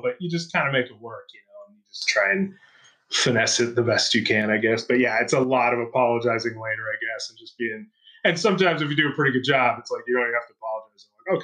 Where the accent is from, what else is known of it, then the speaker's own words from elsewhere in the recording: Mission Viejo, California, United States; I grew up in Mission Viejo, so like South Orange County, but I used to sneak in.